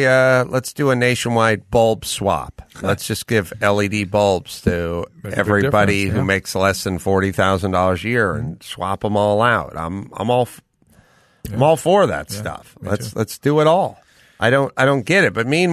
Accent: Arizona, United States; Hey, make sure and find me and say hi and say I'm the guy from Arizona.

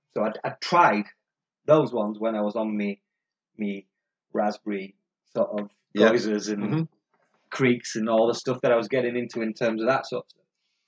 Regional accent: Yorkshire and the Humber, United Kingdom; accent: Yorkshire; Now, some of you might have guessed from the accent, although I've lost a lot of the accent, that I'm a Yorkshireman.

